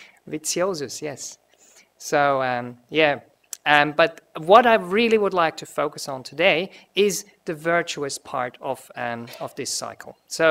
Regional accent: Switzerland; first language German; English is a second language; I'm from Switzerland, and the official language in Switzerland, well, we have four, but one of them is German.

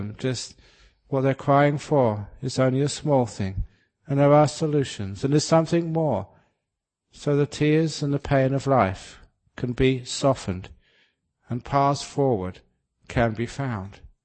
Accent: London, United Kingdom; I remember as a kid growing up in London, which was a very, very noisy city.

